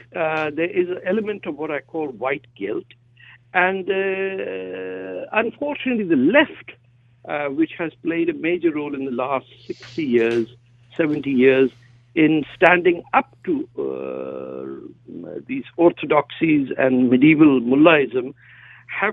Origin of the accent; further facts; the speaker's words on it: Pakistan; moved away as an adult; I come from the Indian subcontinent. People of all religion cover their heads with the working in the fields, which is quite illogical. It's called a dupatta, but I grew up, I spent 30 years of my life in Pakistan.